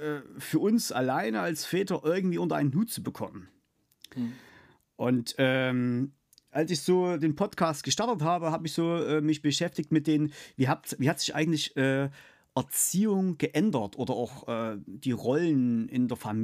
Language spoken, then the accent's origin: German; Saxony, Germany; wir versuchen trotzdem beide, ich als Sachse, er als Schwabe, so gut Hochdeutsch zu reden, dass man uns versteht.